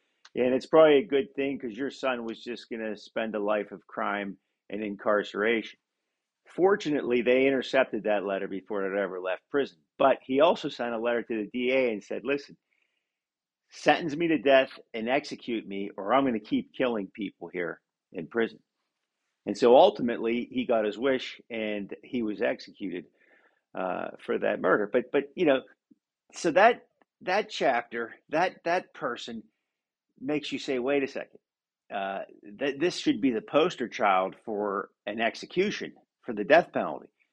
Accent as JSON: {"language": "English", "region": "Pennsylvania", "country": "United States", "tie": "born or raised there", "said": "If you look at Pennsylvania, for instance, my home state, there's 130 people on death row in Pennsylvania."}